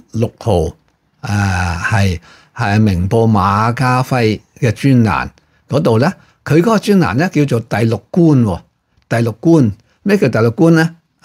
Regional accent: Hong Kong

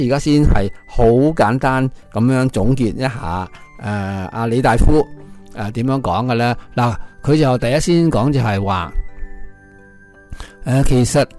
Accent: China; 我哋中国人咧好信我哋中国传统嗰套噶嘛

